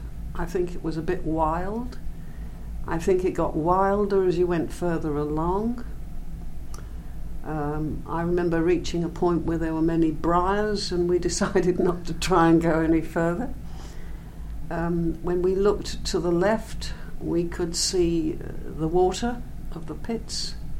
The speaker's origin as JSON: {"language": "English", "town": "Ely", "region": "East of England", "country": "United Kingdom", "tie": "born there", "said": "Yes, I was born in Ely. My mother was not English. She was born in Damascus, Syria. But my father, as a soldier, went out there and met her and brought her back to live in Ely."}